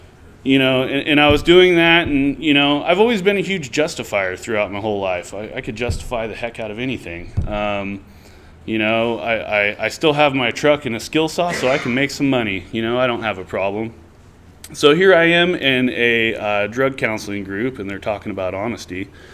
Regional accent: California, United States; I grew up in Nevada County, so moving to Placerville

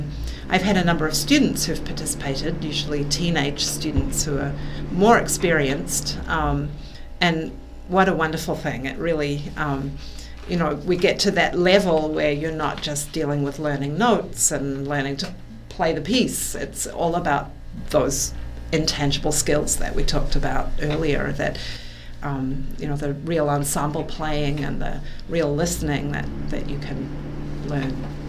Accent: New Zealand; As a teenager, I grew up in New Zealand

